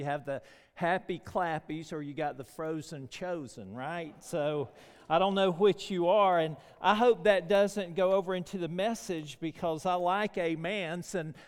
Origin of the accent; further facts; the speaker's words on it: Florida, United States; now in Cedartown, United States; I was born in Polk County Hospital, Cedartown, Georgia. So I haven't strayed too far. Now, I've been in a lot of places. I grew up in Florida, actually, and come back home